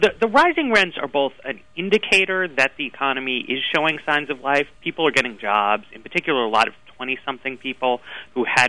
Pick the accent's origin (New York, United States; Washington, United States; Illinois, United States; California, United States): New York, United States; I grew up in Greenwich Village downtown in the 80s, and it was relatively affordable then.